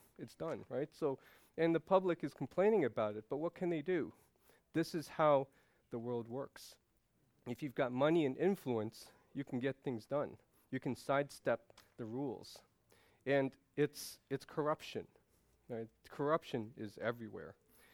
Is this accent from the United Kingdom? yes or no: no; Canada; I'm not American, but even in my country, in Canada